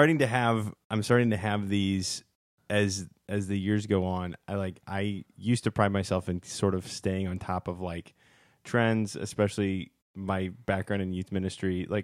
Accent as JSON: {"language": "English", "region": "Ohio", "country": "United States", "said": "because I'm from Ohio originally."}